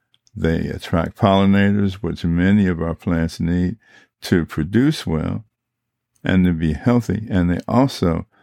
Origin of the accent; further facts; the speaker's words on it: Chicago, Illinois, United States; Those of us that are born and raised in Chicago or have been in Chicago for any significant amount of time recognize that our weather can be pretty unpredictable.